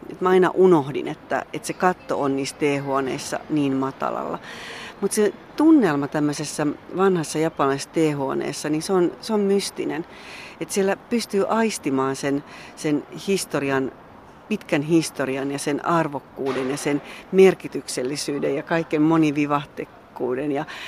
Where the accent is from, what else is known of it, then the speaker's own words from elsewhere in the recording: Kuusankoski, Kymenlaakso, Finland; täällä mä olen Kuusankoskelta lähtenyt nainen.